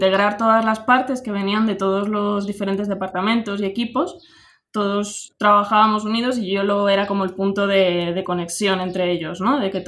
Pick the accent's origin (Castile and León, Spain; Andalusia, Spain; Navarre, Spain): Andalusia, Spain; Mojácar; born there; now in England; Soy española. Nací en Mojácar, un pueblo de Almería.